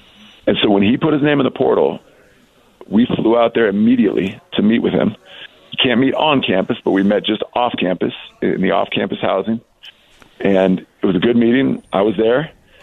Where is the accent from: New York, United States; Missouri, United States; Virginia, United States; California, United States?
California, United States; Danville; You know, it's like I grew up in Danville, California.